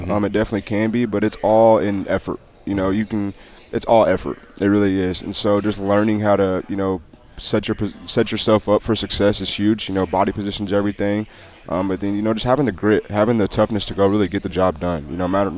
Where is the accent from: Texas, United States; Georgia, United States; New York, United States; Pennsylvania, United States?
Texas, United States; Spearman; Spearman, Texas.